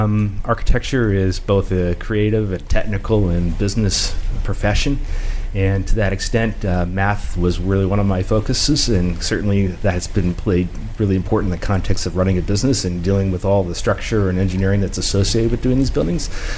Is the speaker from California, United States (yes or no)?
no; Media, Pennsylvania, United States; I grew up in Media, which is southwest of the city.